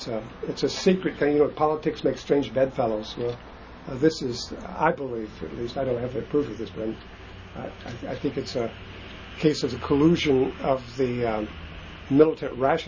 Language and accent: English; United States; now in Paris, France; I've spent, I just calculated before I came here, a third of my life in Paris. I'm an American rooted in both my country here and now in new roots in France.